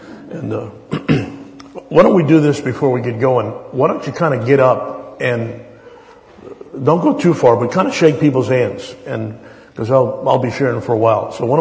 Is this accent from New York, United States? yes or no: yes; New York City, New York, United States; I'm from New York City.